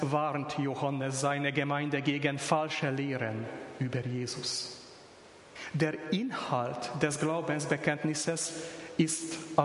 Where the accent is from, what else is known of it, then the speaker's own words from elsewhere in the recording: Hungary; In meiner Kindheit in Ungarn haben wir ein breit verbreitetes Tischgebet gehabt